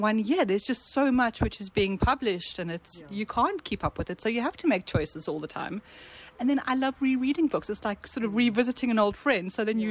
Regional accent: South Africa; So I grew up in Crofernet, small town.

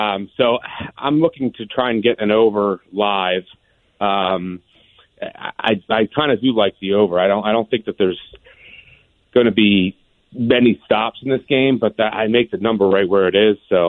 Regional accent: Philadelphia, Pennsylvania, United States; also born or lived in Delaware; Yeah, I grew up kind of outside of Philadelphia. I went to high school in Delaware, kind of right in between Philly and Baltimore

